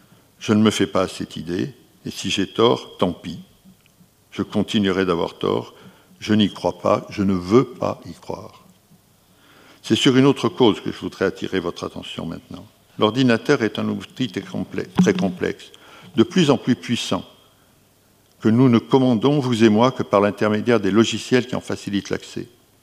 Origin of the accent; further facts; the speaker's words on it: Bordeaux, Nouvelle-Aquitaine, France; born there; à l'exception importante à mes yeux du bâtiment de la mairie de Bordeaux, ma ville natale.